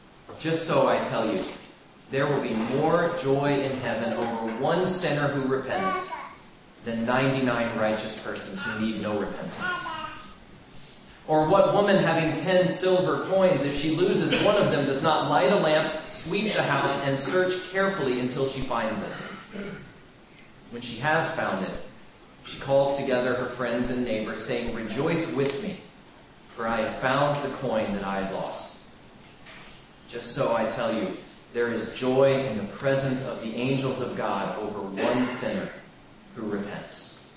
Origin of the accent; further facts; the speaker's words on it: Florida, United States; So when I was about 4 or 5 years old, I was growing up in Florida.